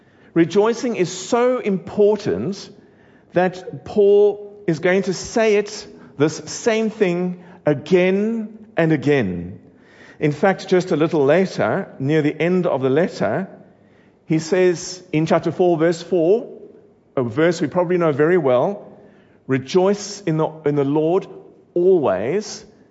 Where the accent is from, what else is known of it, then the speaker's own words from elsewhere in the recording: Cape Town, Western Cape, South Africa; We're from Cape Town, the bottom city of the country.